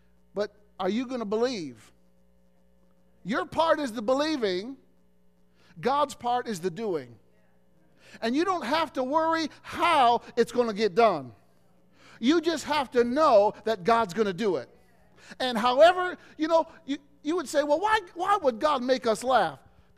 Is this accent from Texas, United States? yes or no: no; Illinois, United States; there was a place in Illinois in my hometown called the Igloo.